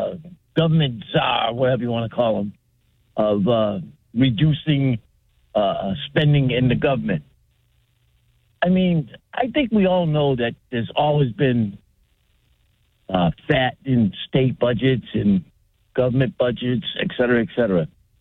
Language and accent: English; United States; I'm an American. I love my country. I fought for my country.